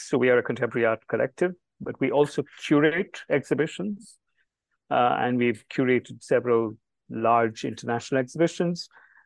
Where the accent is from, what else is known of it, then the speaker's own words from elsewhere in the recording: Delhi, India; But Jibesh and I, born and raised in Delhi, and we received our education entirely in Delhi, so we are very Delhi people.